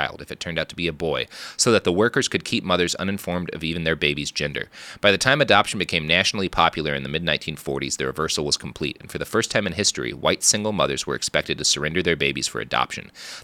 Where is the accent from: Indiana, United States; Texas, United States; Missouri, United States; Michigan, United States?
Texas, United States